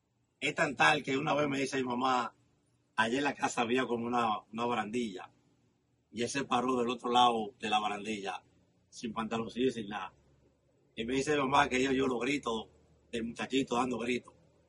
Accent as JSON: {"language": "Spanish", "country": "Dominican Republic", "moved": "yes", "said": "Bueno, yo salí de República Dominicana, no directamente hacia Nueva York."}